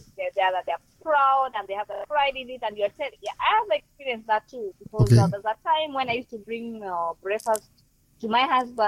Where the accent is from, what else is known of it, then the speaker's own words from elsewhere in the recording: Kenya; I'm from Kenya. And where I live is a tropical island place.